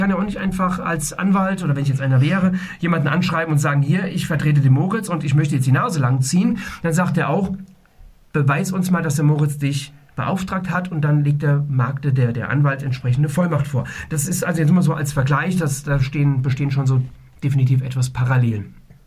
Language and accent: German; North Rhine-Westphalia, Germany; wie man bei uns im Siegerland sagt.